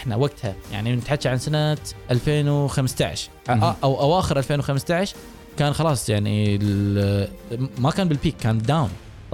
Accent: Kuwait; لان اغلب الدورات كانت عندنا بالكويت

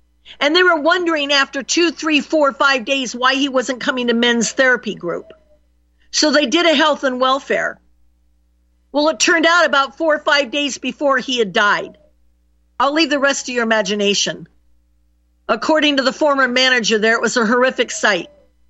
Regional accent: Roseburg, Oregon, United States; When I told them there I was from Roseburg, when they asked, they could tell by my accent I wasn't from the East Coast, and I told them I was from Roseburg

